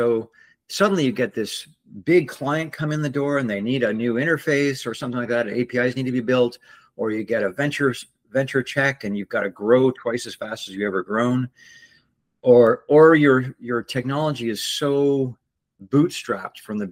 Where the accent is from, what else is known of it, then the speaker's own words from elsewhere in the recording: Canada; So I like to say this is my fifth, and the first four, I'm from Canada.